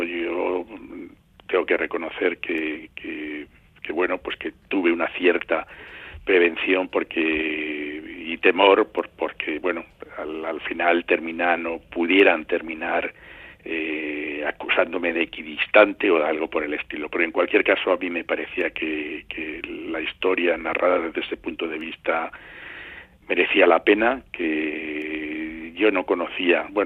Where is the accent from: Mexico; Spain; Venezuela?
Spain; Madrid, Community of Madrid; Soy de Madrid, pero he tenido, una vinculación muy estrecha con el País Vasco.